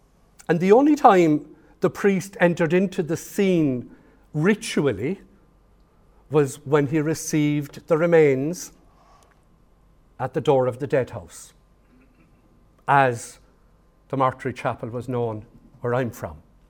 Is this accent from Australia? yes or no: no; Cork, Munster, Ireland; as a child growing up in Cork City